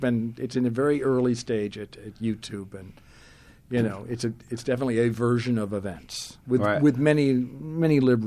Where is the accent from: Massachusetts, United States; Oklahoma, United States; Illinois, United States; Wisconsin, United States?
Massachusetts, United States; I grew up Catholic in Massachusetts.